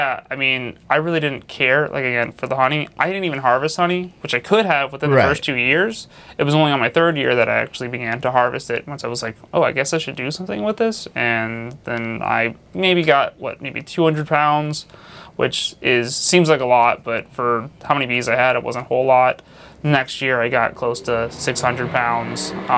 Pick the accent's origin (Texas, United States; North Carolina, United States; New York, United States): North Carolina, United States; Charlotte; Yeah, I'm from Charlotte, born and raised.